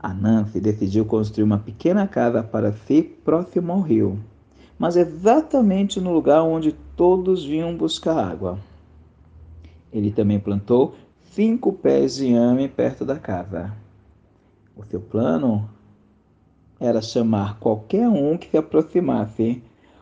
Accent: São Paulo, Brazil; eu sou de São Paulo, capital, aonde eu estou

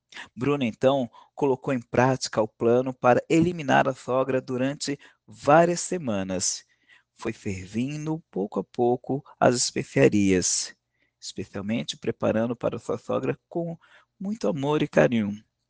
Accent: São Paulo, Brazil; sou de São Paulo, capital, que é onde eu estou

